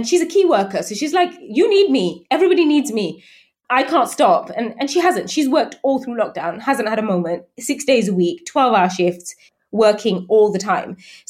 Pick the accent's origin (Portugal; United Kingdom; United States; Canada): United Kingdom; England; growing up in England